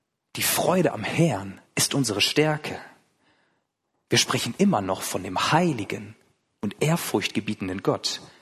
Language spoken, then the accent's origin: German; Schleswig-Holstein, Germany; ich bin gar kein Lipper, ich komme aus Schleswig-Holstein, bei uns ist das ja ganz anders